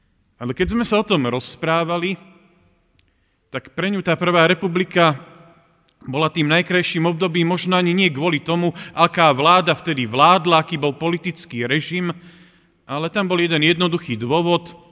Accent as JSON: {"language": "Slovak", "region": "southern Slovakia", "country": "Slovakia", "said": "pochádzam z južnej časti Slovenska, nie som žiaden iredentista"}